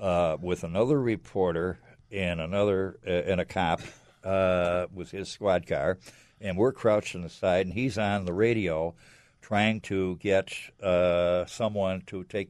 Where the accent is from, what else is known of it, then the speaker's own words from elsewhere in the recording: Chicago, Illinois, United States; And I was raised in Rogers Park and Edgewater and later Uptown.